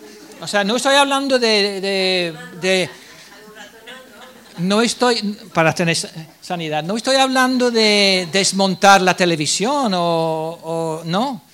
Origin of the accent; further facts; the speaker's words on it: England, United Kingdom; mi pueblo es un pueblo por ahí escondido ahí en el centro de Inglaterra.